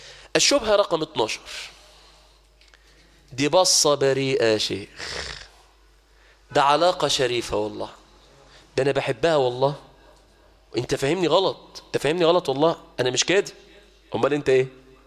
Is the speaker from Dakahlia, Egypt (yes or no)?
yes; Mansoura, Dakahlia, Egypt; اظن طبعا عندنا في المنصورة حصلت حالات دي كتير